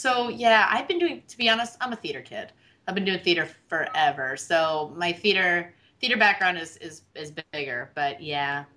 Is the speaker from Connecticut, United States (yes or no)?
yes; Connecticut, United States; I grew up in Connecticut, which is apparently underwater right now, so that's good. And I went to NYU for acting, actually.